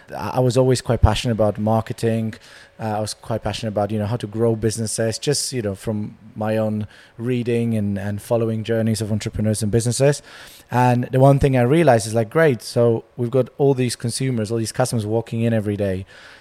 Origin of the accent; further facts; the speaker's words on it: Poland; moved away as an adult; also born or lived in Hamburg, Germany; now in London, United Kingdom; I moved here when I was 19. Although I was born in Hamburg in Germany, where I spent my first 7 years, but then I grew up and did most of my school years in Poland.